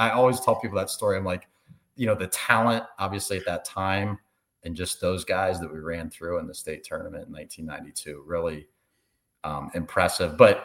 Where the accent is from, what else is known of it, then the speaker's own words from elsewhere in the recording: DuBois, Pennsylvania, United States; And we get to talking and I tell him I'm from Du Bois.